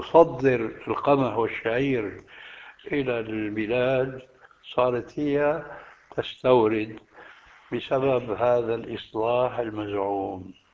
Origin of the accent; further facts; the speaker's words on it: Syria; هذا كما وقع عندنا في سوريا وربما في بلاد أخرى